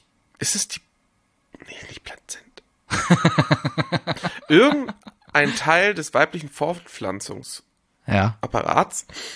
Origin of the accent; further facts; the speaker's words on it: Cologne, North Rhine-Westphalia, Germany; Ich bin Kölner, 38 Jahre alt